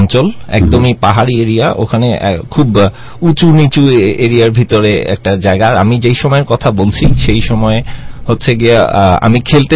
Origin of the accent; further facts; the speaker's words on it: Chittagong, Chittagong Division, Bangladesh; লালখান বাজারে জন্ম হলো, বড় হয়েছি একটা টাইমে গিয়ে হালিশহর নামক একটা এলাকাতে চিটাংয়ে, যেখানে কলোনি।